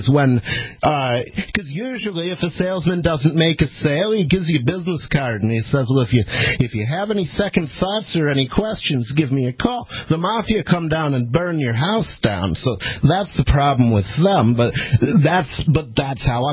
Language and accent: English; Jackson, Michigan, United States; born there; I was born in Jackson, Michigan.